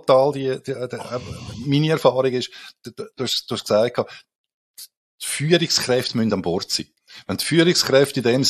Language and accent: German; Switzerland; Wir sind ja Schweizer.